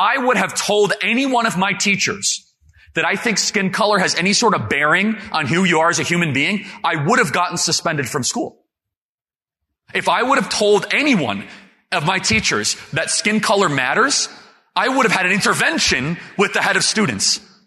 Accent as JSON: {"language": "English", "country": "United States", "tie": "born or raised there", "said": "And when I grew up in America, which was 10 years ago"}